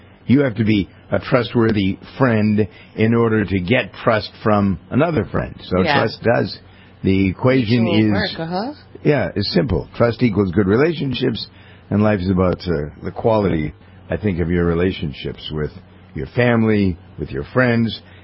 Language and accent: English; Boston, Massachusetts, United States; when I told them I was from the Boston area, the guy says to me, "Are you Irish?"